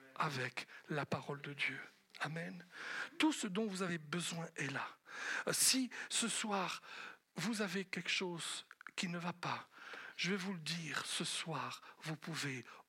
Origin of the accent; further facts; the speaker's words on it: Belgium; Je suis belge, attention, un bon belge. Allez, je vous assure, je suis un vrai belge, moi, comme lui.